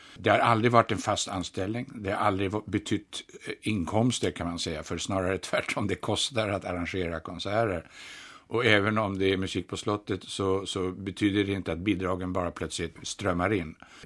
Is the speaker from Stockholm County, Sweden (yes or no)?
yes; Stockholm, Stockholm County, Sweden; när jag växte upp i Stockholm och var skolgrabb